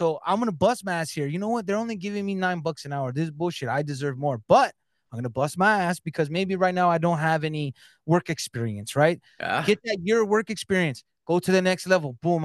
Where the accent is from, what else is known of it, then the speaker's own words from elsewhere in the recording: California, United States; now in Michigan, United States; I'm in Michigan now because I'm originally from Cali, so I call it sodas.